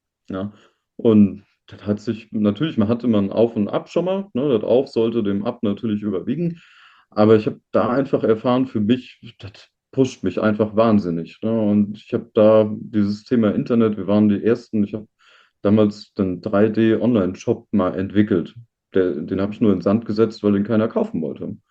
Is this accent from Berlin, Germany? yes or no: no; North Rhine-Westphalia, Germany; also ich komme ja oben aus dem Johannland, ne?